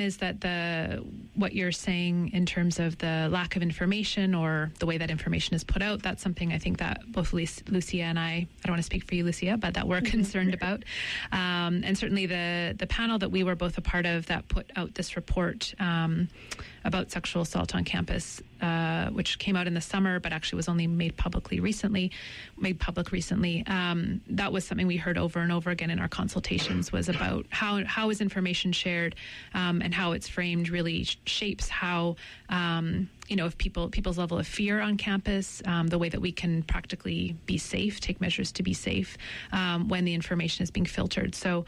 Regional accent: Victoria, British Columbia, Canada; I'm also of Ukrainian and English ancestry on my mom's side, and I grew up on the Kwangan territories in Victoria, BC.

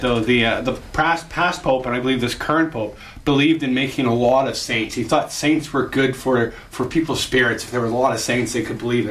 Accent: Canada; this is so embarrassing to me as a Canadian

